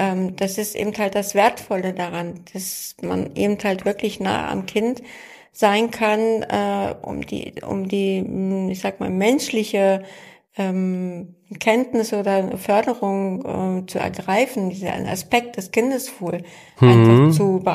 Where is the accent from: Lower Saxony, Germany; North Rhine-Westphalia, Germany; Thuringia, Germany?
Lower Saxony, Germany; Hannover; now in Hamburg, Germany; Ja, also ich komme aus Hannover. Ich bin nach Hamburg gezogen